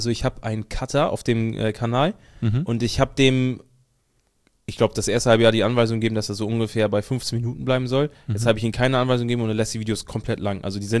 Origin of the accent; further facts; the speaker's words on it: Hamburg, Germany; weil ich komme ja aus Hamburg, gerade so dieses Großstadtding